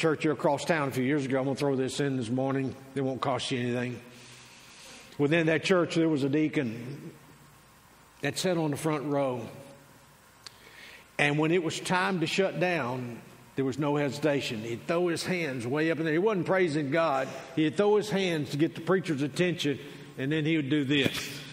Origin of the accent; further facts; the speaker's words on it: Arkansas, United States; I grew up in South Central Arkansas between El Dorado and Crossett.